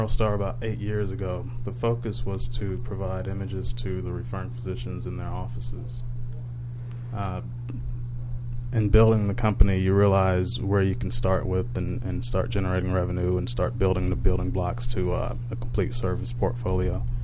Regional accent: Fayetteville, North Carolina, United States; Grew up in Fayetteville, North Carolina.

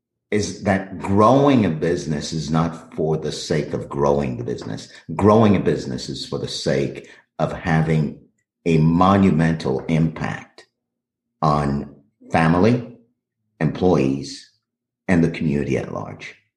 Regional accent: Haiti; now in United States; I was born and raised in Haiti and came to the States in 77. And though I left Haiti, I never really left.

